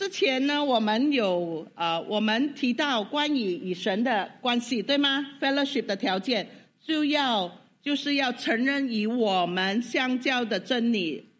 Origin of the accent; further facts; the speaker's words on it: Sabah, Malaysia; 我们马来西亚，我以为都是一个国家哈。我们以为我是沙巴的